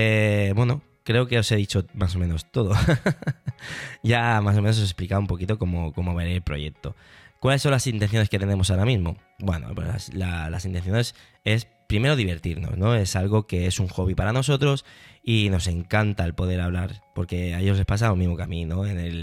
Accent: Barcelona, Catalonia, Spain; son de Valencia y yo soy de Barcelona.

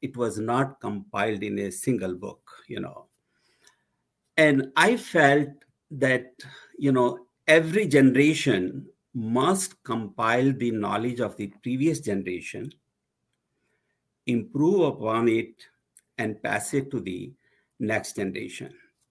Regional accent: Haridwar, Uttarakhand, India; moved away as an adult; now in United States; I was raised in Holy City, Haridwar. And so, whatever I have achieved, I attribute to that town. And when I was in my early 20s, I decided to come to America.

